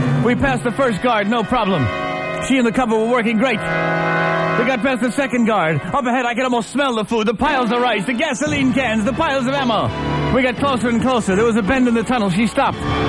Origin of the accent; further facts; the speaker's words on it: Louisiana, United States; but I'm from Louisiana, number one and number two.